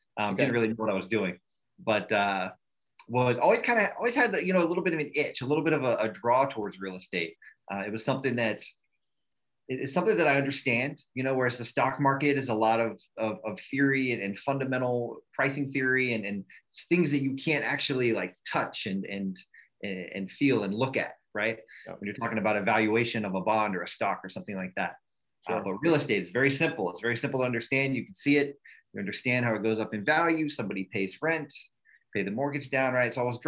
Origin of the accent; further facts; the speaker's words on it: Colorado Springs, Colorado, United States; settled in Colorado, where kind of grew up there from middle school on. And, once I grew up in Colorado Springs, and once I was old enough to pay my own bills, moved to Denver